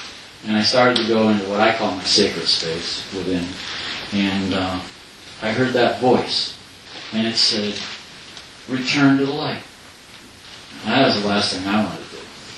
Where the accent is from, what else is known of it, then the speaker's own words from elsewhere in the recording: Sedona, Arizona, United States; Part of my younger years, I grew up in Sedona, Arizona.